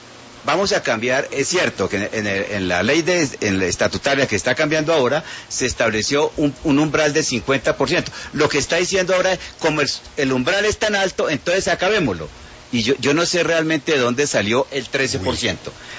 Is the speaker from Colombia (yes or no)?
yes; Chaparral, Tolima, Colombia; yo todavía recuerdo de niño en Chaparral